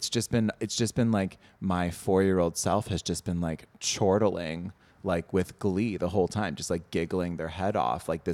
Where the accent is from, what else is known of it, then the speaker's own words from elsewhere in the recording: Raleigh, North Carolina, United States; And like also I grew up in Raleigh, right?